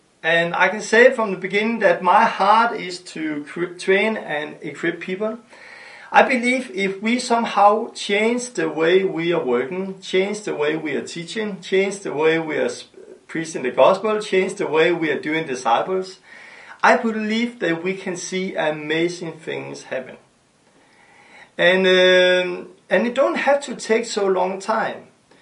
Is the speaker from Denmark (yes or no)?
yes; Denmark; English is a second language; and I'm from Denmark, and it's a great honor for me to say welcome to you.